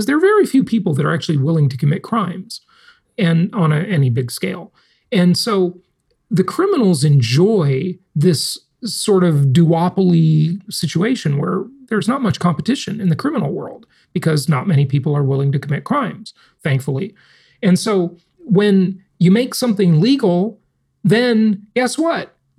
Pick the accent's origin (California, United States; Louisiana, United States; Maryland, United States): California, United States; Los Angeles; my hometown? I grew up in Los Angeles. What a disaster.